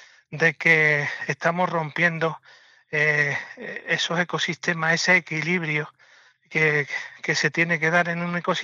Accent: Cortegana, Andalusia, Spain; No, estoy en la Sierra de Huelva. Soy un ganadero de la Sierra de Huelva, de Cortegana.

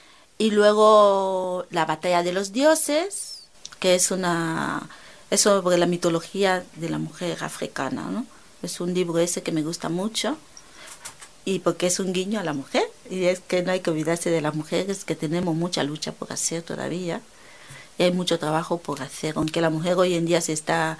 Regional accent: Bioko, Equatorial Guinea; conozcan Guinea Ecuatorial, conozcan la isla de Bioko, que es una isla maravillosa, bonita.

